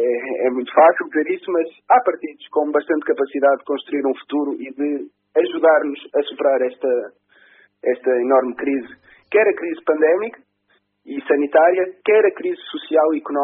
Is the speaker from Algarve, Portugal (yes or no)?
no; Porto, Portugal; born there; now in São João de Ver, Portugal; Eu nasci em São João de Verde, nasci no Porto, aliás, neste momento vivo em São João de Verde